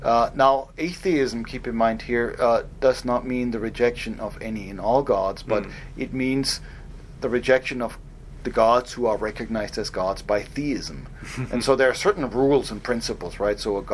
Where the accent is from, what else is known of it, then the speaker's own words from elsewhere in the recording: Germany; now in United States; this reminds me of growing up in Germany, you know, a few decades ago